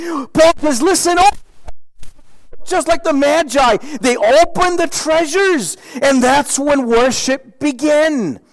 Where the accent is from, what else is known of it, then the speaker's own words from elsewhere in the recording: Romania; English is a second language; I grew up back in Romania, and even there we received these American songs.